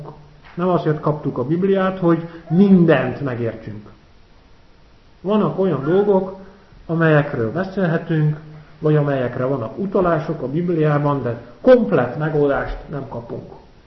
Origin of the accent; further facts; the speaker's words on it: Netherlands; Hungarian is a second language; Ez egy ilyen tipikus holland szokás.